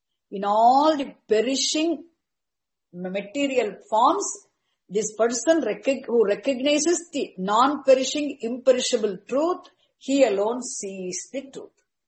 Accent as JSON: {"language": "English", "region": "Tamil Nadu", "country": "India", "tie": "born or raised there", "said": "Unfortunately, I grew up in South India, Tamil Nadu, I became a victim of Dravidian movements. So I could never learn Hindi. Though Sanskrit, my grandfather made me learn."}